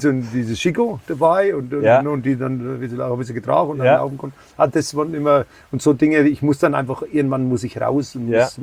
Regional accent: Nüdlingen, Bavaria, Germany; Ich komme aus Nüdlingen

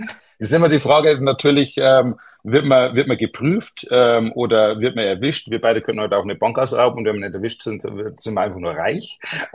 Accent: Passau, Bavaria, Germany; Unschwer zu hören, komme ich nicht aus Hannover oder Hamburg, sondern eher aus dem Süden Deutschlands, aus Niederbayern, aus Passau, dann relativ nah nach Österreich. Deswegen hört man auch diesen Einschlag, kann man zu Fuß rübergehen nach Österreich.

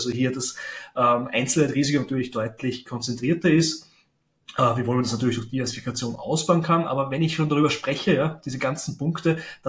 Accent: Austria; für mich als Österreicher

